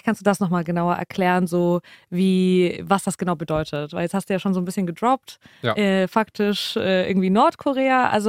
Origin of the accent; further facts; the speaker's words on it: Saint Petersburg, Russia; Ich komme aus St. Petersburg.